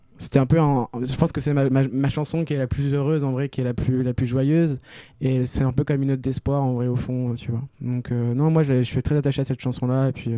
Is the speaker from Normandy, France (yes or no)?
yes; Caen, Normandy, France; vu que je viens de Caen, je joue dans la grande